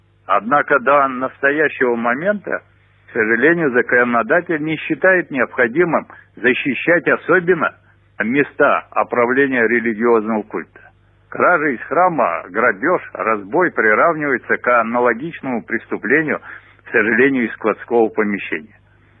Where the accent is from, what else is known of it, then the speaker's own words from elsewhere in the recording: Moscow, Russia; сожалею, как москвич, о случившем